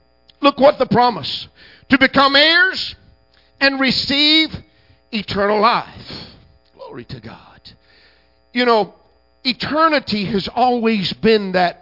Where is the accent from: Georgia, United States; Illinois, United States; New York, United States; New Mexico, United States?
Georgia, United States; Cedartown; born there; Well, physically, I was born in Cedartown, but spiritually, I got born in Rockmart.